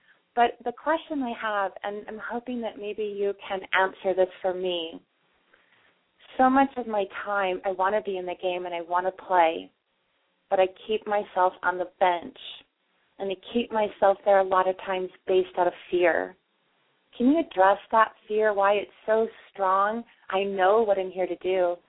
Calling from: Colorado Springs, Colorado, United States; I'm in Colorado Springs.

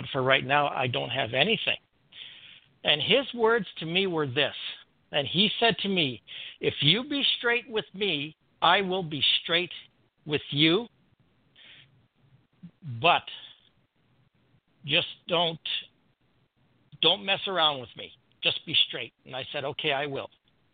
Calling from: Canada; I'm calling from Canada.

